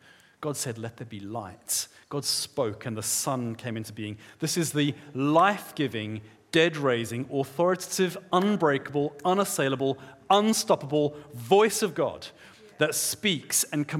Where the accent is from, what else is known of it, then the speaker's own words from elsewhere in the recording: South Africa; I grew up in South Africa